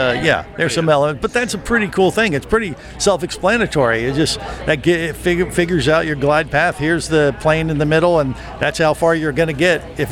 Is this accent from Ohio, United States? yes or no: yes; Ohio, United States; I mean, I grew up in Ohio, not far from where you are. So welcome to Florida.